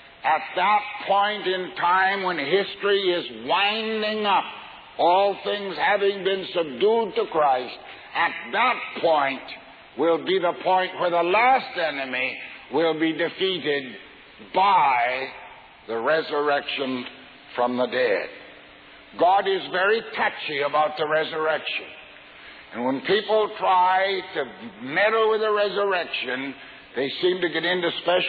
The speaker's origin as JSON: {"language": "English", "country": "Canada", "said": "I'm a Canadian. When I was a boy, we sang … they did."}